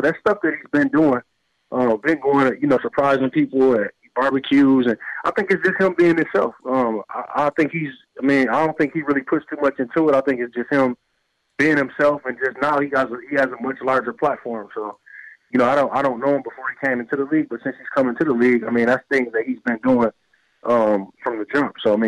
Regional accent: Flint, Michigan, United States; Obviously, I'm from Flint

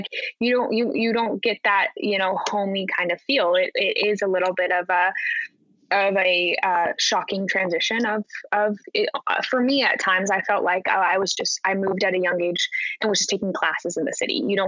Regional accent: Park City, Utah, United States; I'm from Utah, Park City, Utah. So grew up in the mountains. Not anything like New York City.

